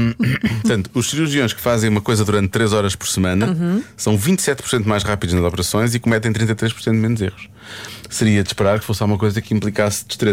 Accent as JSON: {"language": "Portuguese", "country": "Portugal", "said": "Aliás, somos portugueses, não é?"}